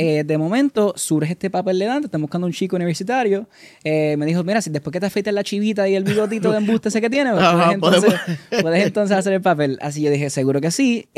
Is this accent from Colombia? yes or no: no; Puerto Rico; nosotros como puertorriqueños nos apoyamos